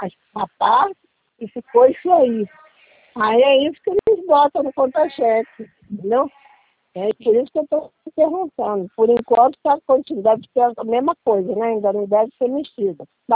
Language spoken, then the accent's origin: Portuguese; Rio de Janeiro, Brazil; eu sou daqui do Rio